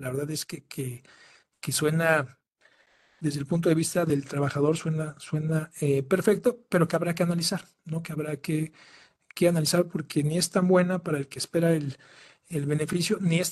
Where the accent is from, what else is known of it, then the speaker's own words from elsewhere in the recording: Mexico; ¿cuánto nos va a costar, ¿no?, como mexicanos?